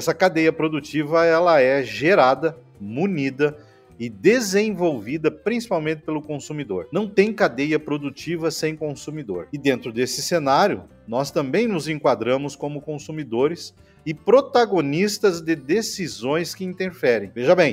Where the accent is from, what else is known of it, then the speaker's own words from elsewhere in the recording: Tupanciretã, Rio Grande do Sul, Brazil; sou de Tupanciretano, Rio Grande do Sul, sou engenheiro agrônomo, formado na Unicruz, Universidade de Cruz Alta